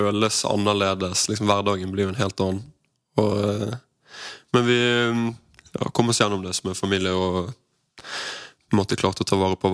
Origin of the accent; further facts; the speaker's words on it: Sotra, Vestland, Norway; Jeg vokst opp på en øy utenfor Bergen som heter Sotra, med to foreldre og tre søsken. Og vi bodde ganske landlig til, og stor uteplass